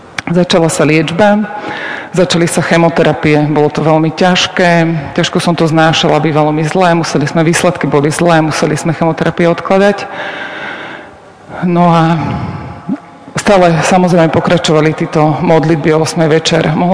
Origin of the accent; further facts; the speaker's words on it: Osanica, Záhorie, Slovakia; ako ste počuli, prišla som z Osanice, zo Záhoria.